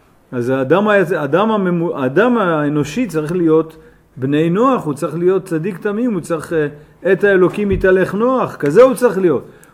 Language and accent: Hebrew; Jerusalem, Jerusalem District, Israel; אני פה מירושלים וזוכה להיות פה איתכם